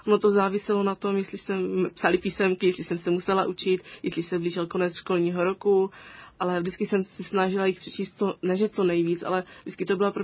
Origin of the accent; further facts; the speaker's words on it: Černotín, Olomouc Region, Czechia; tak jsem vlastně přišla pozici knihovnice u nás v Černotíně.